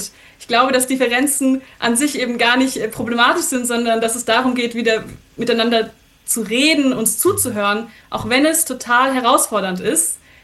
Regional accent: Germany; also born or lived in Switzerland; ich bin in der Schweiz geboren, in Deutschland groß geworden, aber eben sehr stark von meiner Mutterseite, auch afghanischen Seite, auch beeinflusst.

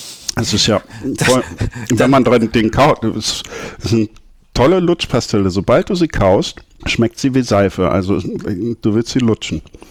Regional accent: Northern Germany, Germany; ich komme aus Norddeutschland, da war das Rummelpott-Laufen.

